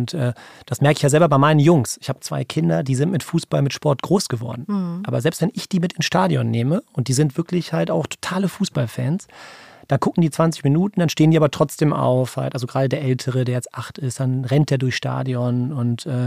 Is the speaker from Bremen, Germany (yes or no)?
no; Düsseldorf, North Rhine-Westphalia, Germany; Ich bin Düsseldorfer, das habe ich eben gesagt. Ich bin hier geboren worden. Meine Kinder sind hier geboren worden.